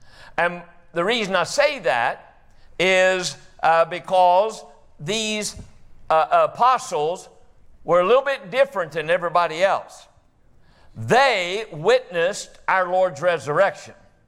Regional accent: Westminster, Maryland, United States; And I said, I'm from Westminster, Maryland.

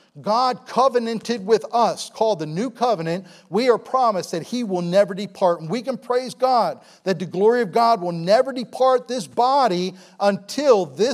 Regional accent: Baltimore, Maryland, United States; I grew up down in Baltimore. I grew up in, went to Rosedale Baptist with Kim, but I grew up in Central Baptist Church on North Marlin Avenue in Essex.

